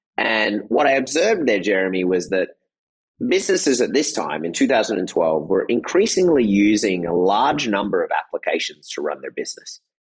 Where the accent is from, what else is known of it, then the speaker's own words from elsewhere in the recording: Australia; also born or lived in Michigan / Germany / Netherlands; My mother is Australian. My father is American. You know, I grew up in Australia. I spent time in Michigan, actually, which is a strange path for an Australian to land in Michigan